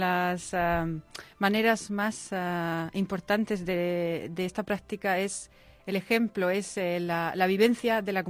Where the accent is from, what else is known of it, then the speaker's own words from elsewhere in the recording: Murcia, Region of Murcia, Spain; born there; moved away; also born or lived in England; Sí, sí, nací en Murcia, aunque los últimos 10 años de mi vida he estado en Inglaterra.